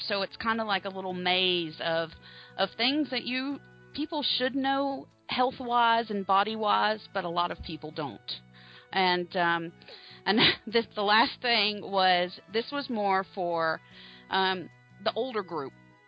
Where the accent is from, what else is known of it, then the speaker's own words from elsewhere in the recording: Atlanta, Georgia, United States; So, I grew up here in Atlanta, and we have the High Museum of Art